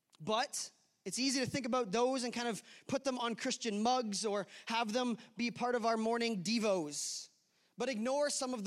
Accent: Ontario, Canada; I am an Ontario boy, so I am Canadian. I am from Ontario

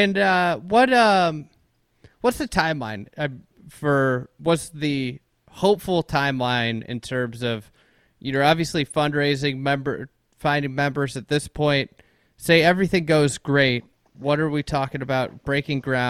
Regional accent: Chicago, Illinois, United States; You know, I'm a Chicagoan.

